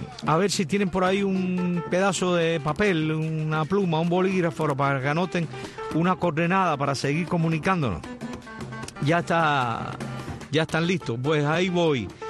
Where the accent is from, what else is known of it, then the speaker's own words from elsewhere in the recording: Cuba; Cuando digo nosotros los de este lado acá de América, en Cuba